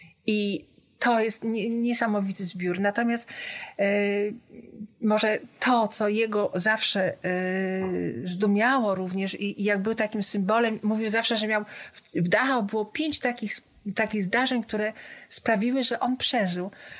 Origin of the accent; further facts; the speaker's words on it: Poznań, Greater Poland Voivodeship, Poland; ponieważ jestem poznanianką.